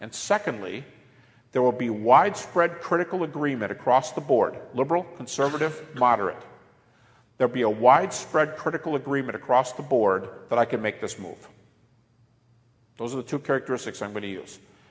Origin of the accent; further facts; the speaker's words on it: Detroit, Michigan, United States